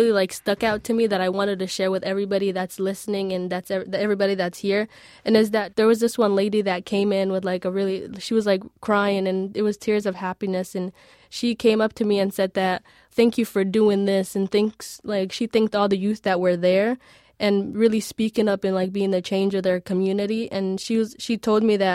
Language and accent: English; Somalia; now in United States; growing up in Somalia, I didn't really have access to food, and hunger was always like a big issue within the community that I lived in back home.